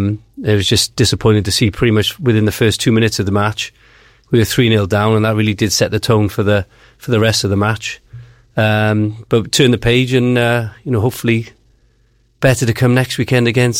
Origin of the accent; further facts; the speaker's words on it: Wales, United Kingdom; You know, being Welsh, we're always optimistic going into any game